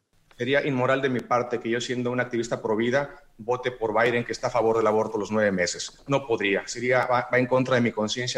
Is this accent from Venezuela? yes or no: no; Mexico; como católico, mexicano, guadalupano